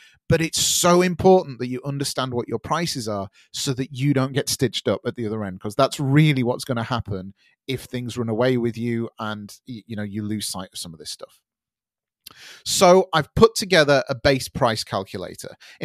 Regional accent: United Kingdom; I'm very British like that.

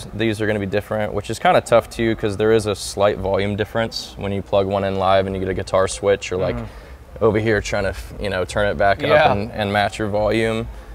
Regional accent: Pensacola, Florida, United States; So a guy built this for me a long time ago in my hometown, Pensacola, a guy named Tony Martinez, which has passed away.

